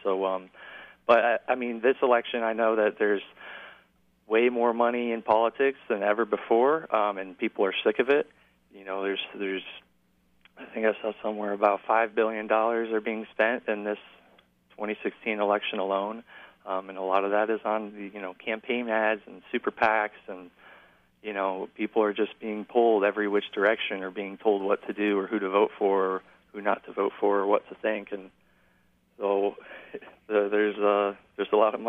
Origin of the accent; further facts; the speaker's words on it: Ottumwa, Iowa, United States; Yeah, I grew up in Iowa. I'm from Ottumwa, Iowa. I've lived there since I was 4 years old